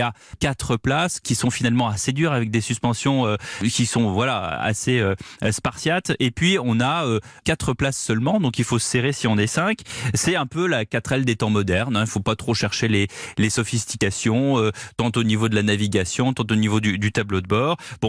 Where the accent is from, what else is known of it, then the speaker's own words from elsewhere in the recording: France; chez nous en France